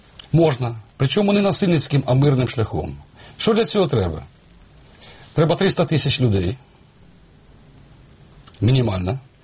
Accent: Vatutine, Cherkasy Oblast, Ukraine; навіть з мого рідного міста Ватутіне Черкаської області

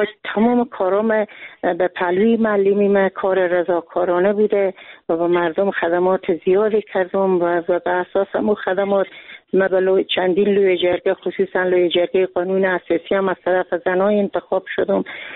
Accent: Karukh, Herat, Afghanistan; از ولایت هرات، زادگاه من ولسوالی کروخ هست

